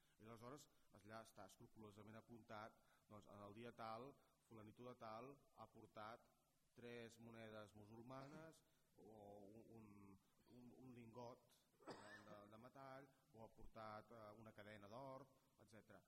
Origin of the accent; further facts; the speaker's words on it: Barcelona, Catalonia, Spain; tan orgullosos estem tots com a barcelonins